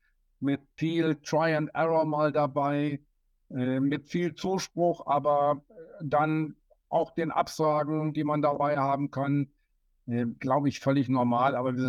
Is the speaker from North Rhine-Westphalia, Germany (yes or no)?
yes; North Rhine-Westphalia, Germany; die aus meiner alten Heimat kommen, also eher aus der nordrhein-westfälischen Ecke